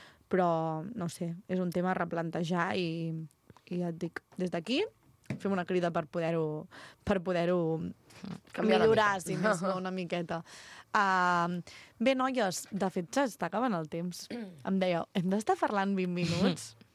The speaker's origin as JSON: {"language": "Catalan", "town": "Vilafranca del Penedès", "region": "Catalonia", "country": "Spain", "tie": "born or raised there", "said": "nosaltres, com a mínim, tenim bastanta sort de ser de Vilafranca de tota la vida"}